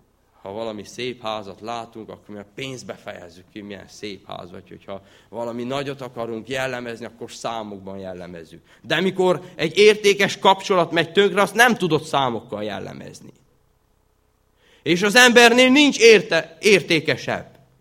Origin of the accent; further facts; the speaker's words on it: Sfântu Gheorghe, Covasna, Romania; Sepsiszentgyőrről, ahonnan én származom